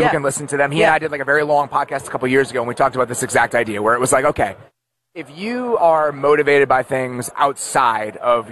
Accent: Chicago, Illinois, United States; You know, I grew up in Chicago, in the Chicagoland area. On Sundays at noon.

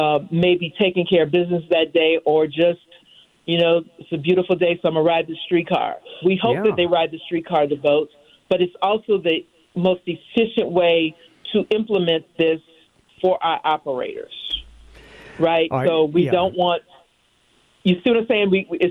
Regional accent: New Orleans, Louisiana, United States; my mother did with us during the summers when we were growing up in New Orleans.

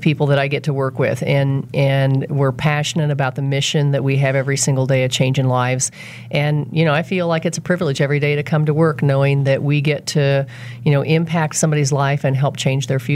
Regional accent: North Platte, Nebraska, United States; From Nebraska.

